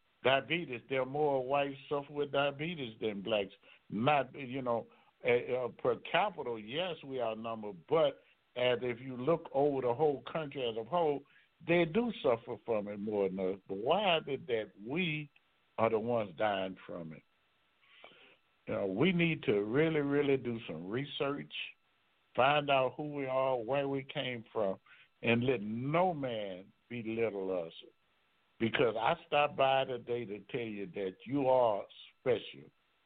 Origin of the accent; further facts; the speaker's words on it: Baton Rouge, Louisiana, United States; Why I'm from Baton Rouge, Louisiana, why is it 70% in the state of Louisiana.